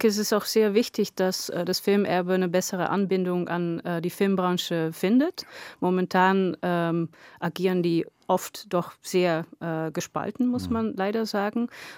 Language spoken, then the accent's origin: German; Netherlands; also born or lived in Eastern Europe; now in Germany; ich komme aus den Niederlanden, habe viel in Osteuropa gearbeitet, da ist Deutschland natürlich genau dazwischen